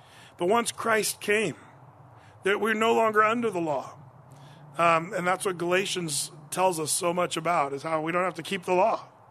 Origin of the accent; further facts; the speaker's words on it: Portland, Oregon, United States; Come on, we're from Portland. Portlandia.